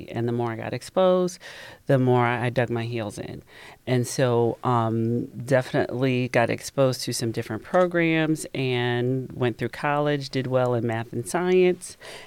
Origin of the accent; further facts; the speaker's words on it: Dayton, Ohio, United States; I am the oldest of three daughters, and I have a mother who is a trailblazer, but we grew up in the Dayton, Ohio area.